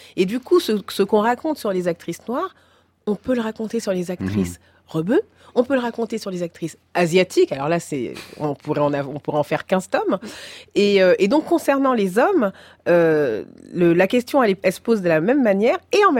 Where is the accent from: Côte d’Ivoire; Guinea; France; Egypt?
France; je suis française, c'est mon pays.